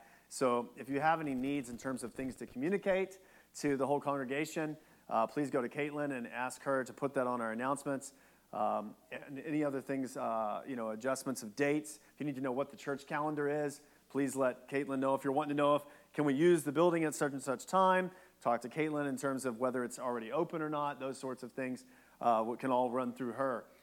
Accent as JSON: {"language": "English", "town": "Bastrop", "region": "Texas", "country": "United States", "tie": "born or raised there", "said": "Bastrop. I was born in Texas, but grew up here. My family's from East Texas."}